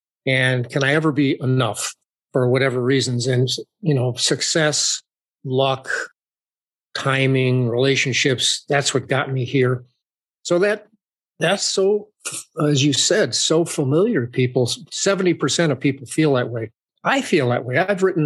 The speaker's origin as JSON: {"language": "English", "region": "Minnesota", "country": "United States", "said": "I'm from Minnesota."}